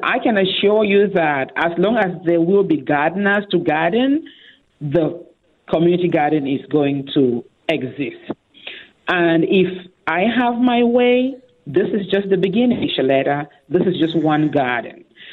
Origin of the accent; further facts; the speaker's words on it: Cameroon; So I am from Cameroon, right? And in Cameroon, we have certain types of vegetables.